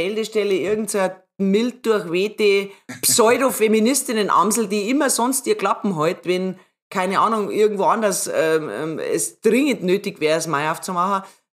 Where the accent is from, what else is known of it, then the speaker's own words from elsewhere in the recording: Erding, Bavaria, Germany; Ich bin ja aus Erding, wie du weißt.